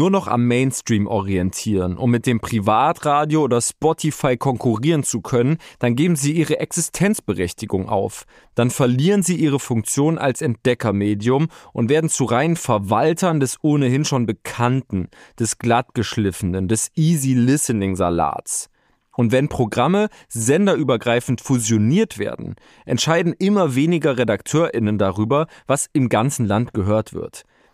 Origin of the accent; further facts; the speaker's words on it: Weimar, Thuringia, Germany; Ich muss an dieser Stelle an das Bürgerradio in meiner Heimatstadt Weimar denken, an Radio Lotte.